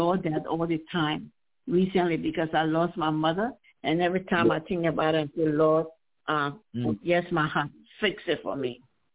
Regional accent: Liberia; I'm from Liberia, West Africa.

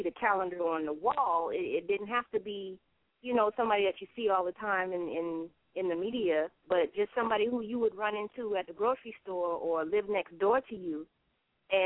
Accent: South Carolina, United States; accent: Geechee; And I know growing up, I fell right in the middle. Either I was not Geechee enough for some people

